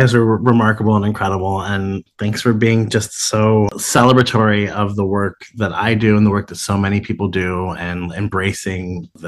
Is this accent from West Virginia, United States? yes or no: no; Cleveland, Ohio, United States; And I'm from Cleveland, Ohio.